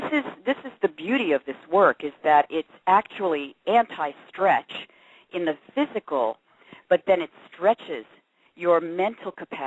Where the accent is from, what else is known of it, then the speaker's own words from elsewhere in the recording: New Jersey, United States; accent: New Jersey; Originally? Well, I guess you could say New Jersey, if you hadn't figured it out from the accent yet.